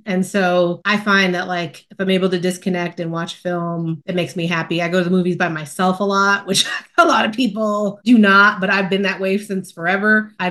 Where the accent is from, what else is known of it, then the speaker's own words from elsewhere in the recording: Lodi, New Jersey, United States; Oh, I grew up in Bergen County, Lodi, New Jersey.